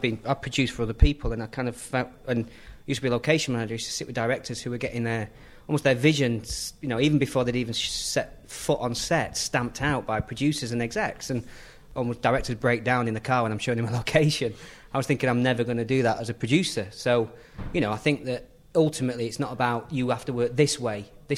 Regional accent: Sheffield, Yorkshire and the Humber, United Kingdom; I'm doing my hometown, Sheffield

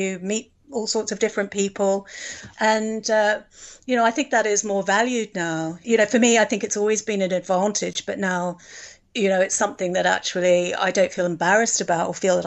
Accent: New Zealand; I mean, there are lots of similarities in terms of references. I mean, I think that sets us apart from the Australians, but things that we grew up with, our understanding of things like

